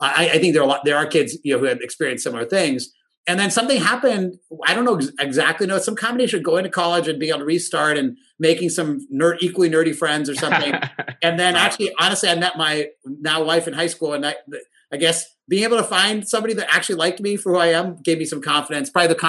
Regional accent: Pittsburgh, Pennsylvania, United States; So for me, so I grew up in Pittsburgh.

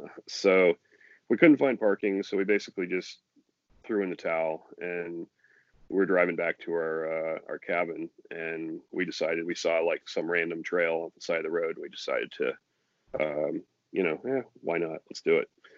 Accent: Olympia, Washington, United States; Yeah, I grew up in Olympia, Washington. And I lived there until I was like 25.

